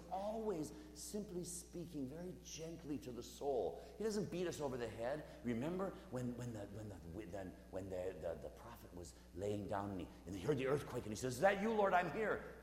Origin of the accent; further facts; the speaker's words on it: Milwaukee, Wisconsin, United States; born there; Milwaukee, Wisconsin was my place of birth. And a very beautiful city, by the way.